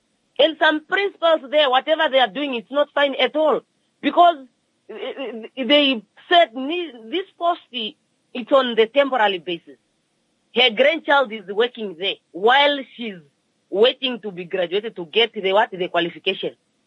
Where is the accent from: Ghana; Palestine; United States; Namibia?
Namibia; Ohangwena; especially me, I'm from Angwena region.